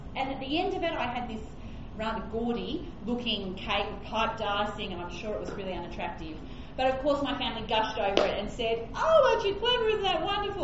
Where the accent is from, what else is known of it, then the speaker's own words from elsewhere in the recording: Sydney, New South Wales, Australia; now in Orange, Australia; So my husband and I grew up in Sydney, and then we moved to Orange, which is 4 hours west of Sydney